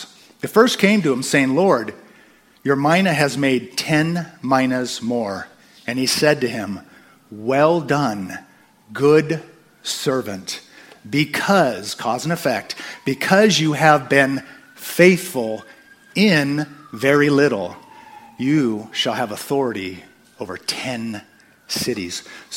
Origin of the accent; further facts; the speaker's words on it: San Diego, California, United States; I'm a normal guy that wakes up. I was raised in San Diego.